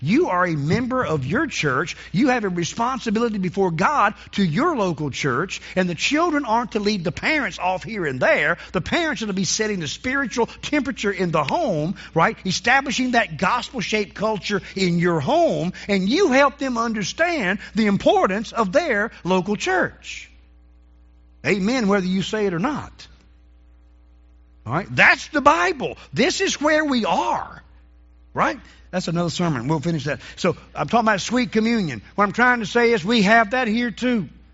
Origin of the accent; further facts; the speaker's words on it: Eden, United States; I remember back in my hometown, there were people that used to go walk in the mall when we had the mall back in Eden.